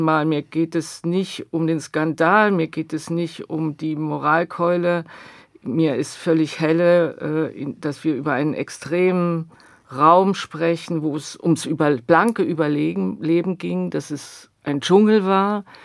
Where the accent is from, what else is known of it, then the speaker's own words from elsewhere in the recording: East Germany, Germany; wir sind als Ostdeutsche sozusagen die Nachkommen